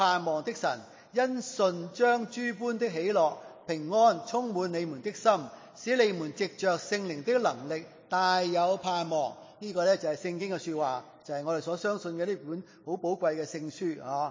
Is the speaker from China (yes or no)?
no; Canada; 不过呢可能我们加拿大人呢就即不是感觉到那么恐慌